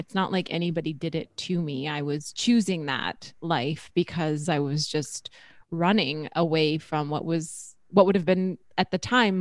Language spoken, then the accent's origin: English; North Dakota, United States; I grew up in North Dakota, but when I moved from where I grew up